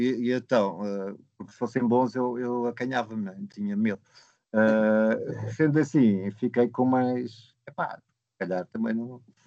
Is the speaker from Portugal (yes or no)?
yes; Lisbon, Portugal; eu sou de Lisboa, portanto, para mim é ótimo mostrar o filme em Lisboa.